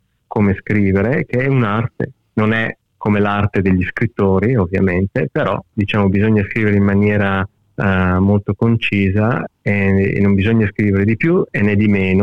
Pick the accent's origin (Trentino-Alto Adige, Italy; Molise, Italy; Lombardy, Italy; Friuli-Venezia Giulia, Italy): Lombardy, Italy; Bergamo; moved away; also born or lived in Apulia; Puglia, però ci siamo trasferiti a Bergamo perché lì c'era del lavoro, evidentemente. E niente, quindi sono cresciuto a Bergamo, avevo tanti amici, io ho ancora gli amici dell'infanzia, quando vado in Italia